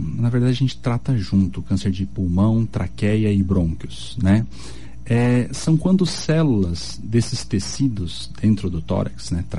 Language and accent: Portuguese; Dourados, Mato Grosso do Sul, Brazil; Sim, sim, sou natural daqui de Dourados, fiz faculdade aqui em Dourados, fiz residência em clínica em cirurgia geral aqui em Dourados, só fiz a residência de cirurgia torácica em São Paulo.